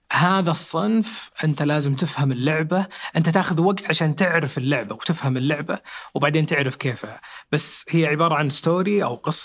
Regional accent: Saudi Arabia; عدد الممارسين عندنا في السعودية 30%

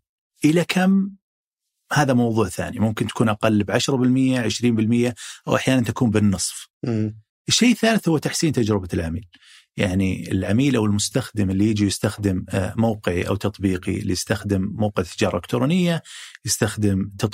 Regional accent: Saudi Arabia; دخول الانترنت في العالم بعدين عندنا في السعودية

